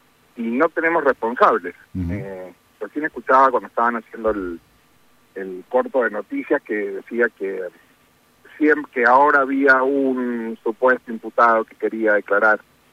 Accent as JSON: {"language": "Spanish", "country": "Argentina", "said": "Como argentino siempre tengo la esperanza de que todo mejore."}